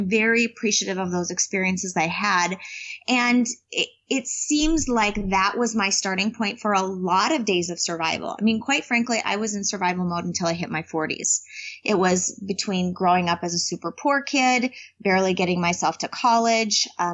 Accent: Minnesota, United States; I grew up in the Midwest. I'm a Minnesota girl, so all this sunshine and warmth is delicious.

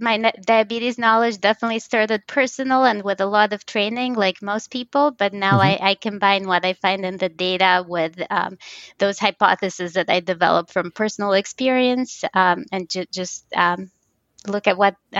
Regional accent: Romania; I was diagnosed when I was 7, and I grew up in Romania, so it's still early 90s, but the technology hadn't quite all gotten to Romania at that point.

